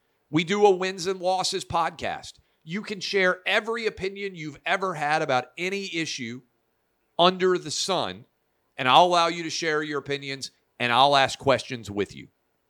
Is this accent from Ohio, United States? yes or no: yes; Akron, Ohio, United States; I want you to build a factory in Akron, Ohio, my hometown